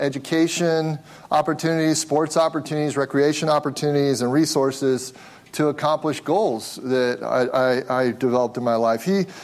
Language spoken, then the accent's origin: English; Cincinnati, Ohio, United States; We grew up in Cincinnati, Ohio, so I often got to go to Cincinnati Reds games, occasionally Cincinnati Bengals games